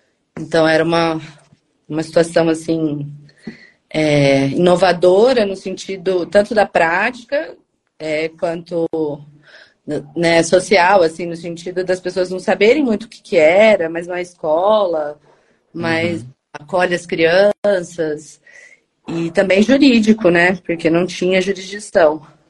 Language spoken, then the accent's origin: Portuguese; Londrina, Paraná, Brazil; also born or lived in Curitiba; Gente, moro em Londrina, sou londrinense. É, inclusive, morei 8 anos aí em Curitiba também.